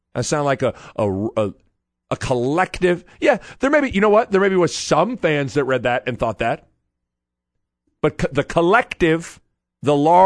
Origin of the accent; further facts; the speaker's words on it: Nebraska, United States; when I grew up born and raised in Nebraska and immersed in Nebraska football.